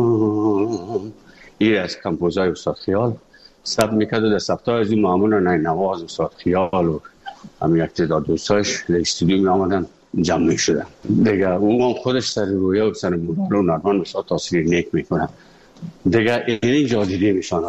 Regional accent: Afghanistan; moved away; also born or lived in Moscow; از افغانستان برامدیم آمدیم سه مسکو 4 سال مسکو به بسیار سختی وردم

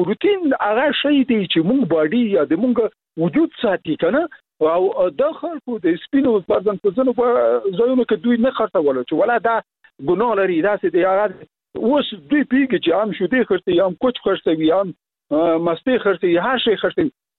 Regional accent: Logar, Afghanistan; زه خپله د لوګر یم، زه لوګر ته چې لاړم

